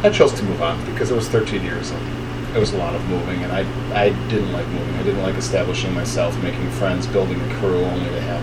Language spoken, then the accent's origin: English; Hartford, Wisconsin, United States; Sure. I grew up in Hartford, Wisconsin. My dad was a teacher. There were 3 kids in the family.